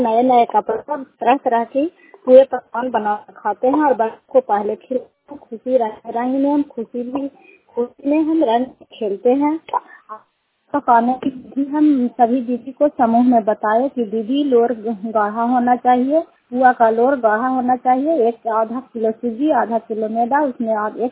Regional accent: Jaswantpur, Bihar, India; जसवंतपुर की रहने वाली हूँ, चंडी ब्लॉक नालंदा डिस्ट्रिक्ट की रहने वाली हूँ।

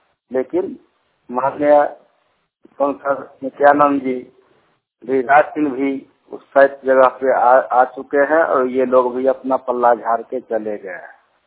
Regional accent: Sarauli, Bihar, India; ग्राम सरौली, थाना विभूतिपुर, जिला समस्तीपुर।

